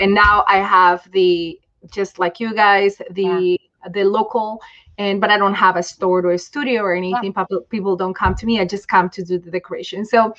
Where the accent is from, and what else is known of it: Toronto, Ontario, Canada